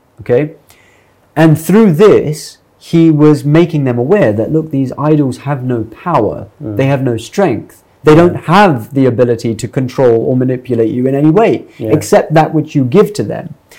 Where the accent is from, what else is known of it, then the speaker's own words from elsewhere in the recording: London, United Kingdom; because I grew up in London